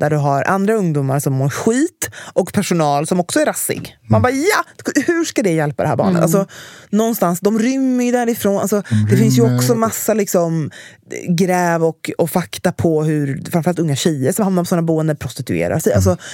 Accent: Stockholm, Stockholm County, Sweden; jag växte upp i Enskededalen och alla vi barn gick i skolan i stan

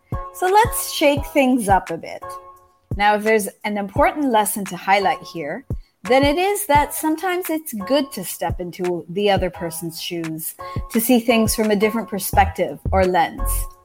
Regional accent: Japan; moved away as an adult; I grew up in Japan.

